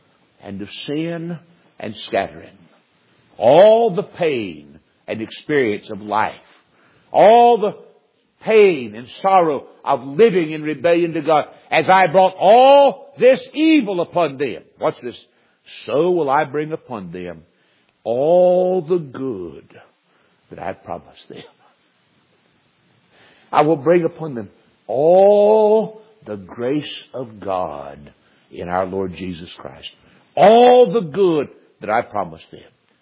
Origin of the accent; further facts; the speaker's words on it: North Carolina, United States; Most of you know I'm from North Carolina, and my family from the mountains in North Carolina.